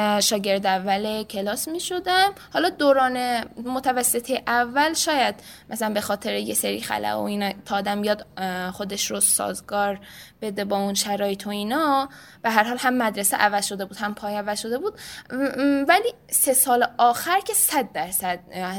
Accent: Bonab, East Azerbaijan, Iran; شهرمون چون کوچیکه تیسوشان جداگانه نداره، ما بناب درس خوندیم

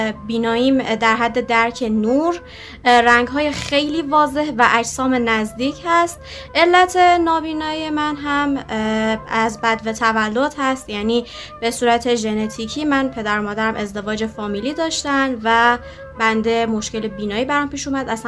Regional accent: Iran; من همینطوری که فرمودید اصالتاً افغانستانی هستم، ولی متولد و بزرگ شده ایران هستم.

